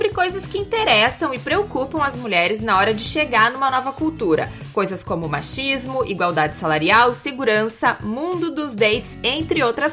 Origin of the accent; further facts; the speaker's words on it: Brazil; now in Coimbra, Portugal; a gente como brasileira, eu lembro que eu andava pelas ruas de Coimbra à noite.